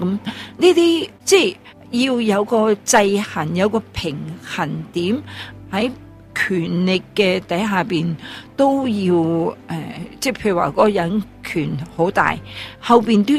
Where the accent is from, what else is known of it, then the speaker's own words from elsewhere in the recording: China; 我哋中国人咧，好多时候咧就喺酒后嚟到去谈政啊